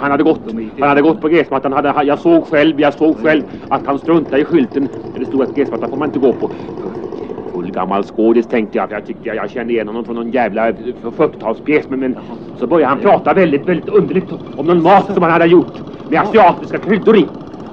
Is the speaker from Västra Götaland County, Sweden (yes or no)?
no; Södermanland, Sweden; Men snusk är snusk om en i gyllene dosor, som de sa hemma i Sörmland.